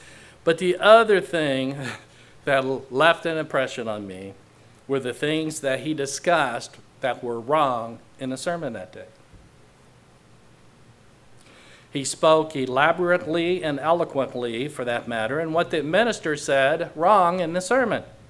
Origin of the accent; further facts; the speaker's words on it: Indiana, United States; accent: southern Indiana; my southern Indiana accent comes out there